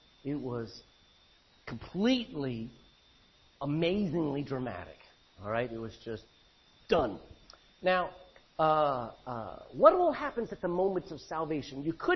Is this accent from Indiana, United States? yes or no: no; Texas, United States; I'm Texan, American, I'm Irish, and I have a heavenly citizenship.